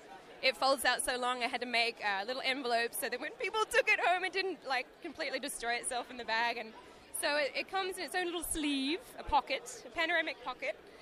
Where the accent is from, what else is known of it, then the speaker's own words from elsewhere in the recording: Perth, Western Australia, Australia; I'm originally from Perth, West Australia, and I made a journey all the way out to Monument Valley by myself.